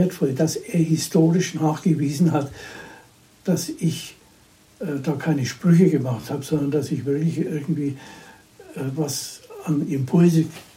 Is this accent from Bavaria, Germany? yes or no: yes; Ergersheim, Bavaria, Germany; als 15-Jähriger, wo ich herkomme, Ergesheim